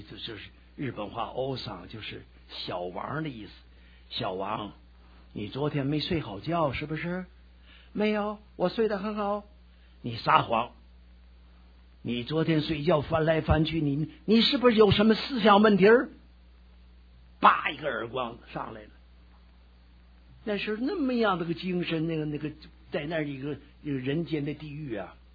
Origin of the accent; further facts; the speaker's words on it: Beijing, China; also born or lived in Northeast China / Shanxi / Shanghai; 我的家乡，我是生在东北，长到北京，工作在山西，退休回上海，就这么四部曲。这回看亲来温哥华，五部曲。